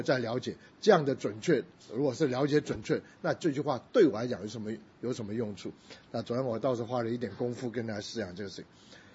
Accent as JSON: {"language": "Chinese", "country": "China", "said": "我是中国人"}